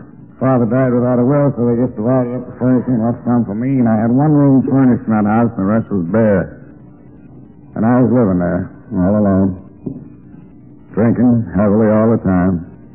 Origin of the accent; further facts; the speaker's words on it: Albany, New York, United States; I was in the outfit that was stationed around right in my hometown of Albany.